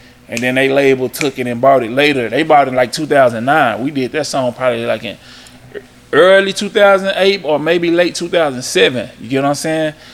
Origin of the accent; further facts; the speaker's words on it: Dallas, Texas, United States; we was the one bringing that shit to PV, because obviously I was from Dallas, and that just turned into a whole different thing.